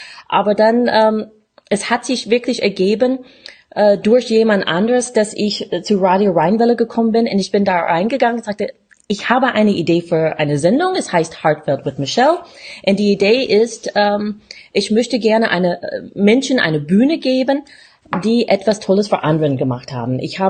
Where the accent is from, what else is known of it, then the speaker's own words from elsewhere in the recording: Tennessee, United States; born there; German is a second language; Ich bin in Bundesstaat Tennessee geboren.